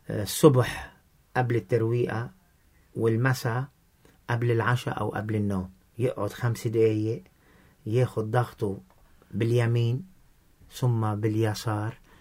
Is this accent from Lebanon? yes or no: yes; Lebanon